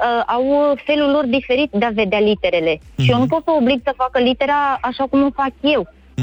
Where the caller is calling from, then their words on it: Giurgiu, Giurgiu County, Romania; din Giurgiu, am mai vorbit cu voi.